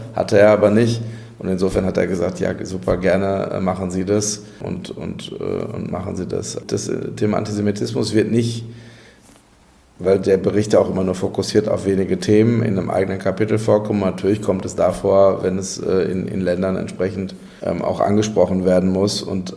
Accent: Castrop-Rauxel, North Rhine-Westphalia, Germany; meine Heimatstadt Castrop-Rauxel

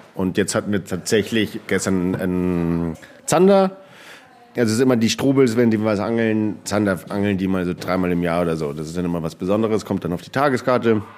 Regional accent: Munich, Bavaria, Germany; vor allem als Münchner

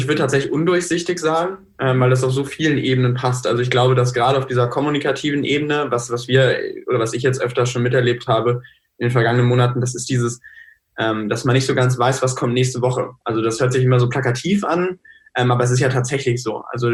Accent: North Rhine-Westphalia, Germany; ich komme jetzt aus NRW

